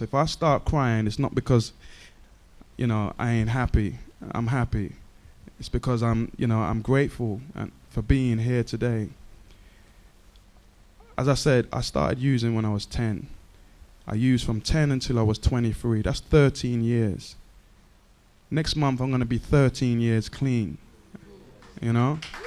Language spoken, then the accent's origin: English; Hackney, London, United Kingdom; I was born and raised in Hackney all my life, and I still live in Hackney. I still live there.